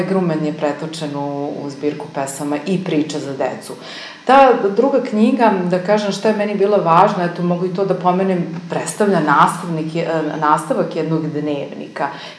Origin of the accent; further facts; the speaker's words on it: Kragujevac, Šumadija, Serbia; born there; ja sam rođena ovde u Kragujevcu